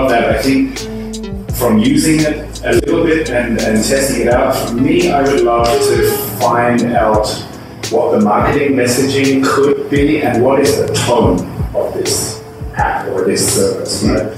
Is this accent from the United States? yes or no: no; Belarus; I come from Belarus.